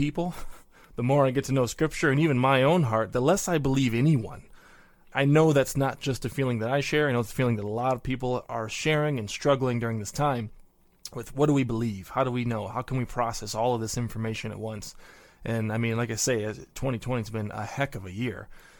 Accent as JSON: {"language": "English", "region": "Michigan", "country": "United States", "tie": "born or raised there", "lives_now": "Pennsylvania, United States", "said": "He's was born and raised in Michigan, and so I definitely, you know, I consider myself a Michigander by root, but I've been here in Pennsylvania now for almost 15 years."}